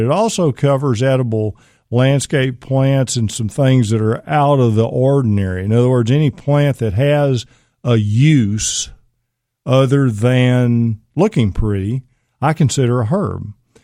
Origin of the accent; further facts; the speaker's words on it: Pittsburg, Texas, United States; You know, I'm from East Texas. I'm from Pittsburgh.